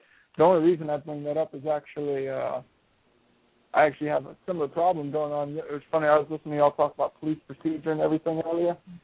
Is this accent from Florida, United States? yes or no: yes; Florida, United States; I was raised in South Florida. I've seen a lot of that.